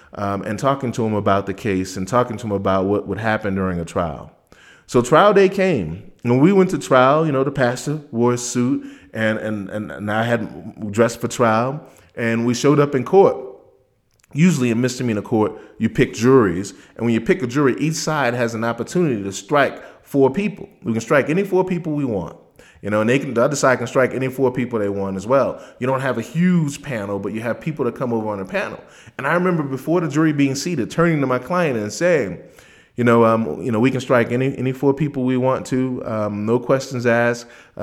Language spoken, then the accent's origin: English; Louisiana, United States; because I'm from Louisiana